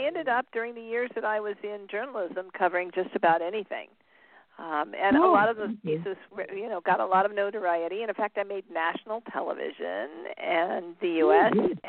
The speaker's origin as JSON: {"language": "English", "region": "California", "country": "United States", "said": "So I am from Southern California, as you indicated"}